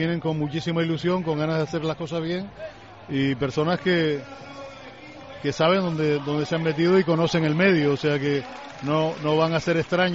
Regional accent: Canary Islands, Spain; los que somos de Tenerife y los que venimos al estadio todos los domingos

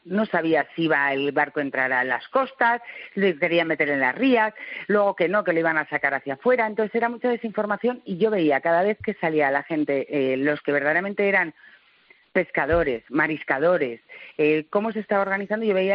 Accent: Madrid, Community of Madrid, Spain; yo soy de Madrid

